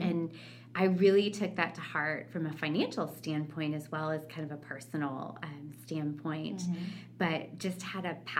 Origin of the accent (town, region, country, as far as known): Oregon, United States; born or raised there